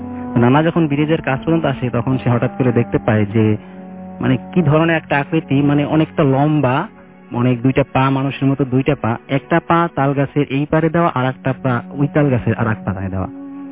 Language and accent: Bangla; Kotalipara, Dhaka Division, Bangladesh; now in Dhaka, Bangladesh; আমি মিরপুর থেকে এসেছি। আমার দেশের বাড়ি গোপালগঞ্জ জেলার কোটালীপাড়া উপজেলায়।